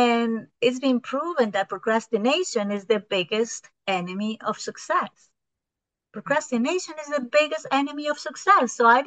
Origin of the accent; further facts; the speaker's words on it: Colombia; English is a second language; I actually I'm from Colombia originally, but I live about 3 or 4 months of my year in the U.S., and then I travel the whole world the rest of the year.